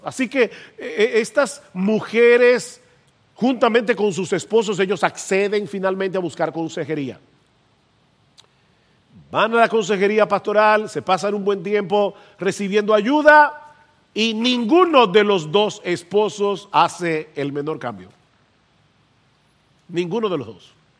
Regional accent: San Juan de la Maguana, San Juan, Dominican Republic; also born or lived in Santo Domingo; En las dos casas donde yo viví, tanto en mi niñez en San Juan de la Maguana como aquí en la capital durante mi adolescencia

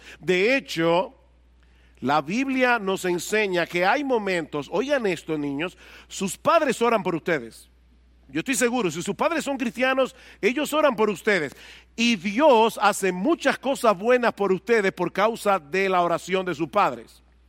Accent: San Juan de la Maguana, San Juan, Dominican Republic; en el pueblo donde yo nací, que se llamaba San Juan de la Maguana, o se llama todavía San Juan de la Maguana

